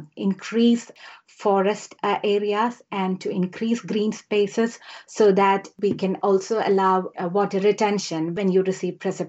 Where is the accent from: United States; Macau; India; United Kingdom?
India; English is a second language; I would just like to reflect on something that comes from my part of the world. I come from India. So we have, we are a monsoon dependent country.